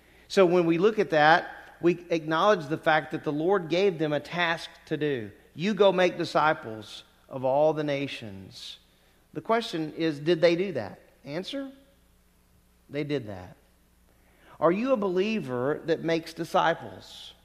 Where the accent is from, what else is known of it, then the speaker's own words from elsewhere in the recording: Louisiana, United States; When I was growing up in Louisiana, I was saved at the age of 7.